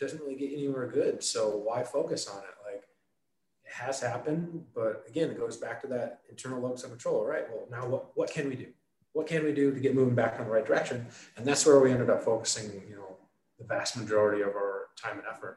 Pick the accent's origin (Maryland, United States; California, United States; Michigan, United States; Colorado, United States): Michigan, United States; I grew up, born and raised in Michigan, went to school in Michigan